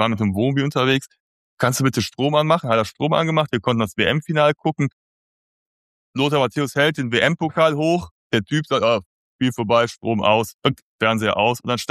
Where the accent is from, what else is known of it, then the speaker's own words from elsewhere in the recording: Cologne, North Rhine-Westphalia, Germany; Ich bin damals mit Ende der 80er mit Pierre Littbarski, Thomas Sessler aufgewachsen bei Köln.